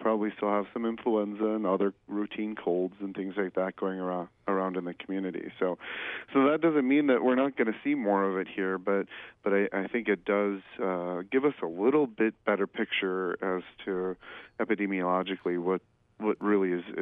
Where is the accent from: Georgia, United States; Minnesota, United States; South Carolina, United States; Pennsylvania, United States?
Minnesota, United States; I'm from Minnesota originally. I grew up here. We are Minnesota tough, stoic people.